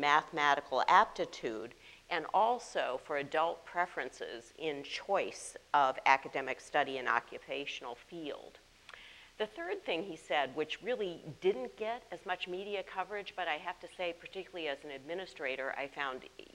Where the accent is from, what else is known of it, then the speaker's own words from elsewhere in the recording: Madison, Wisconsin, United States; since I grew up in Madison, Wisconsin, and received all my degrees there, it's not too much of a shock.